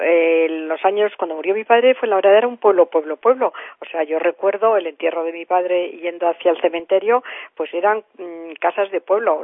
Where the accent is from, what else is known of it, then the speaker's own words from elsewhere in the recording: Madrid, Community of Madrid, Spain; born there; no nací en Fuenlabrada porque nací aquí en Madrid